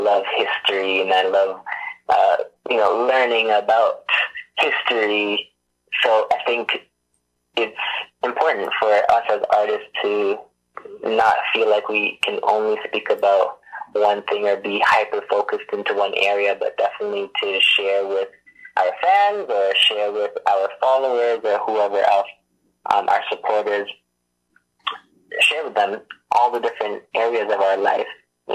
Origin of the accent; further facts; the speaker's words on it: Hamilton, Ontario, Canada; Yes, born and raised in the Hammer.